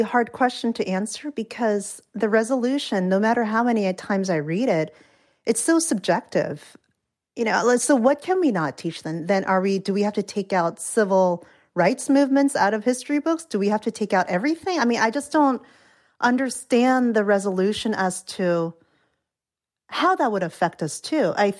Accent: United States; I had guilt because I am Korean American, you know, so I don't know how that can be prevented.

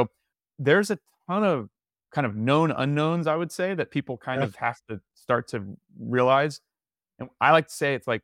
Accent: Tallahassee, Florida, United States; And I'm from Tallahassee, Florida

